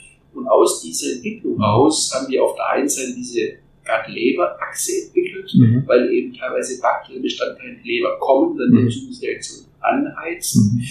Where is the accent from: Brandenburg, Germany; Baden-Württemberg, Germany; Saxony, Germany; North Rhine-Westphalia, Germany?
Baden-Württemberg, Germany; Nürtingen; bin ich erstmal in meinen Heimatort in Nürtingen